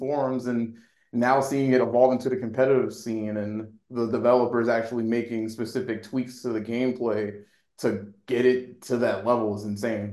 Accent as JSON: {"language": "English", "town": "Oak Park", "region": "Illinois", "country": "United States", "said": "I am from the suburb of Oak Park, right in the Chicagoland area."}